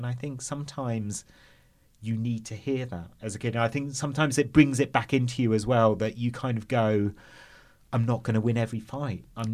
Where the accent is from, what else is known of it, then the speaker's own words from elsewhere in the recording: England, United Kingdom; Certainly, when I was growing up in England, we had to sell raffle tickets every year